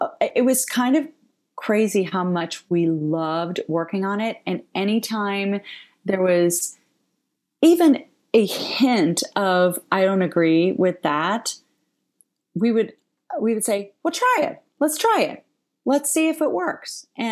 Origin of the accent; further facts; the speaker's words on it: Ohio, United States; even though she's from Alabama and I'm from Ohio, we had very similar sensibilities